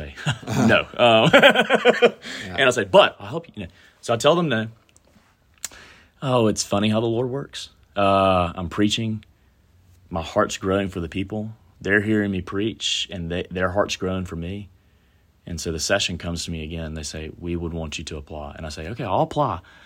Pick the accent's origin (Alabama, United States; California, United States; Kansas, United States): Alabama, United States; that's terrible grammar, but I'm from Alabama, you can forgive me